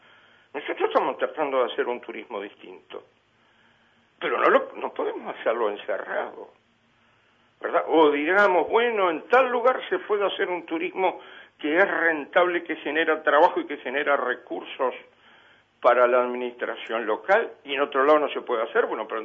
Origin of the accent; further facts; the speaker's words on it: Rocha, Uruguay; no somos los de Rocha los que atacamos, somos los que cuidamos ese patrimonio